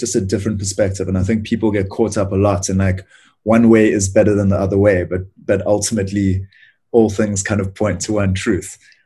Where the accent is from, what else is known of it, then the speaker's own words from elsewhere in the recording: Cape Town, Western Cape, South Africa; So, I was raised in Cape Town without any particularly spiritual background or infrastructure, we might say